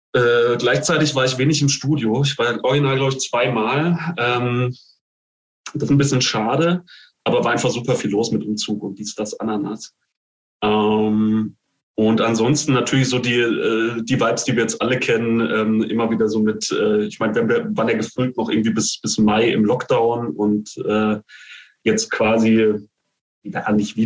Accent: Bavaria, Germany; als waschechter Bayer

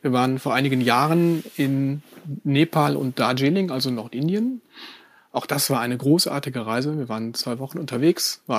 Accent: Aachen, North Rhine-Westphalia, Germany; also born or lived in Munich; Zunächst einige Jahre in München, mittlerweile jetzt in Aachen, in meiner Heimatstadt gelandet.

